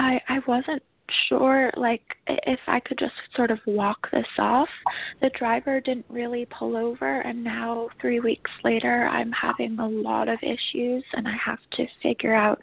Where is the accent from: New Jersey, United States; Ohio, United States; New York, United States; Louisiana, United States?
New York, United States; I'm from New York.